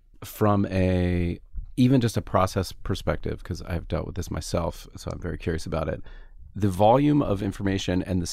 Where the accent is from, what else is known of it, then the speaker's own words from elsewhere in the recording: Gainesville, Florida, United States; born there; I was born in Gainesville.